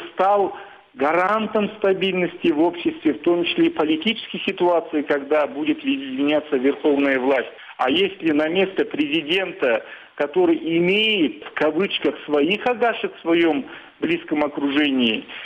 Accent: Kazakhstan; как современный казах

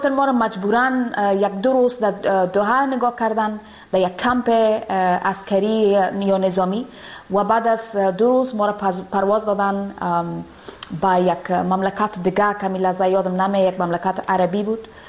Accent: Afghanistan; دیگه نمیتونم به افغانستان برم، دور از افغانستان استم

